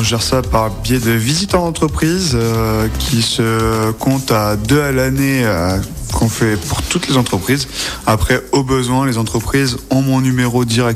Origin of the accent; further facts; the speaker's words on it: Normandy, France; now in Lyon, France; je vais quitter Lyon, car je suis pas originaire d'ici, moi je suis originaire de Normandie. Du coup, retourner un peu dans ma région natale